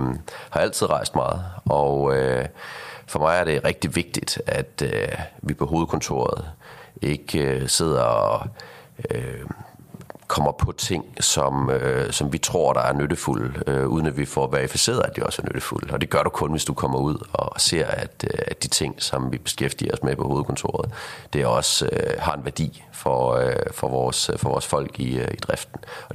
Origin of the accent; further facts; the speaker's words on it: Aarhus, Central Denmark Region, Denmark; now in Copenhagen, Denmark; jeg flyttede til København i sin tid fra Aarhus, som du sikkert kan høre på min dialekt her.